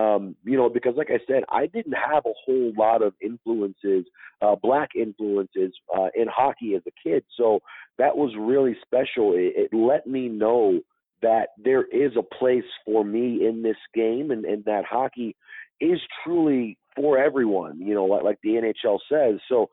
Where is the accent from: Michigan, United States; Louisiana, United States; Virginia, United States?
Michigan, United States; Detroit; I'd always been a Wings fan just growing up in Detroit, you know.